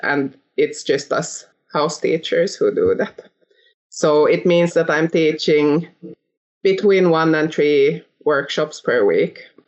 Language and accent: English; Finland; English is a second language; but it was in Finnish. I'm from Finland.